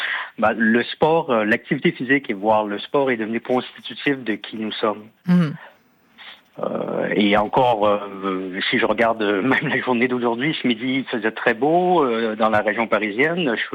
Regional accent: Quebec, Canada; now in France; Moi, je suis québécois, je vis en France depuis un peu plus de 25 ans maintenant.

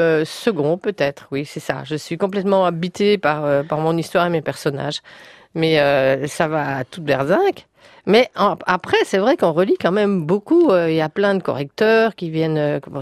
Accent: Belgium; chez nous en Belgique

